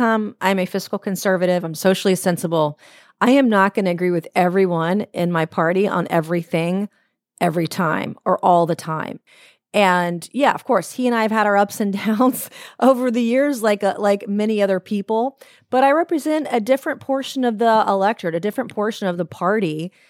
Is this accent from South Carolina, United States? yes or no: yes; Goose Creek, South Carolina, United States; In my hometown of Goose Creek, South Carolina, whom very few people have heard of outside of South Carolina